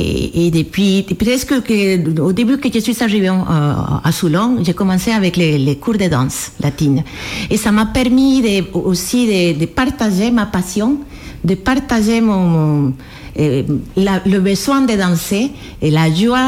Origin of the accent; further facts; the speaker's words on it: Costa Rica; Je viens du Costa Rica.